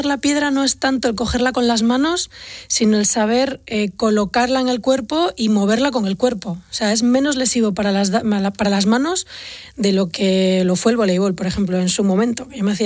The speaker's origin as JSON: {"language": "Spanish", "region": "Galicia", "country": "Spain", "said": "Yo como gallega desconocía por completo que tal cosa existiera"}